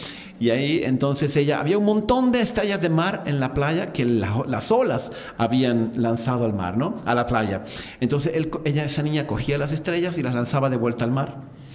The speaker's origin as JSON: {"language": "Spanish", "country": "Chile", "said": "yo soy de Chile"}